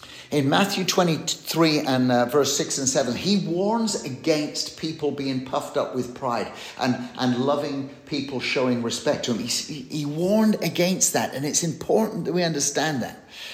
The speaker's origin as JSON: {"language": "English", "region": "England", "country": "United Kingdom", "said": "I know I'm English"}